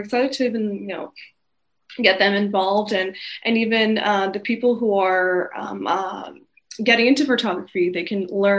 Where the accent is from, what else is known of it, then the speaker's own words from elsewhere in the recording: Abbotsford, British Columbia, Canada; where I'm from, Vancouver, yes, but like Abbotsford, so I'm originally from Abbotsford. It's 45 minutes away from Vancouver.